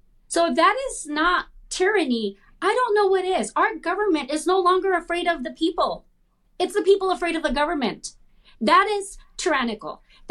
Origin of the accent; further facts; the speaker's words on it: Los Angeles, California, United States; Like I said, I grew up in Los Angeles in the low-income community. I'm a Latina.